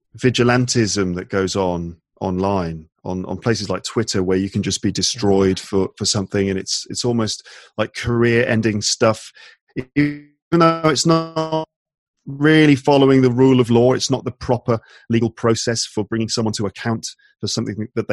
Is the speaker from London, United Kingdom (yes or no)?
yes; London, United Kingdom; also born or lived in Midlands; lived there from about the age of 9 till about the age of 18 or 19 when I went to university. So, you know, sometimes spent growing up in London, sometime in the Midlands. And then, I mean, just a normal sort of life in the 80s growing up